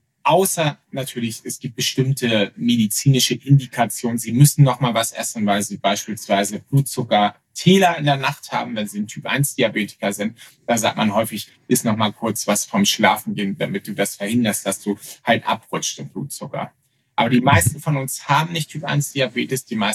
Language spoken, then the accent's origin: German; Lübeck, Schleswig-Holstein, Germany; Ich komme halt aus Lübeck und habe dann um die Lübeck auch promoviert.